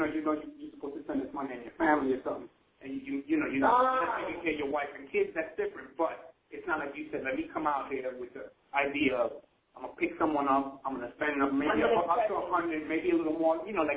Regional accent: New York, United States; I grew up in Hell's Kitchen, and that was one of my avenues out.

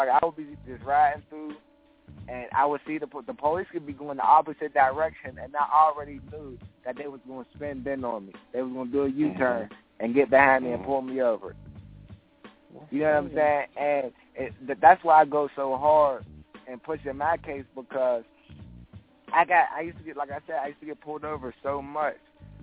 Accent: Pittsburgh, Pennsylvania, United States; I'm from Garfield, but I hang out in Garfield, East Liberty, Larmer, Lincoln, Homewood, East Hills, and Wilkinsburg. That's like the whole East side.

